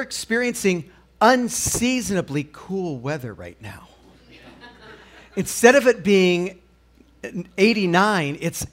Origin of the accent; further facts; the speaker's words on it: Arizona, United States; And the in-laws are here from Arizona. We're here from Arizona.